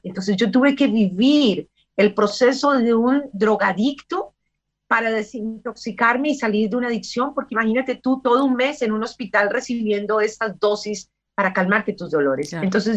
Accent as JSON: {"language": "Spanish", "country": "Colombia", "said": "Yo soy colombiana, pero yo como colombiana jamás probé la droga"}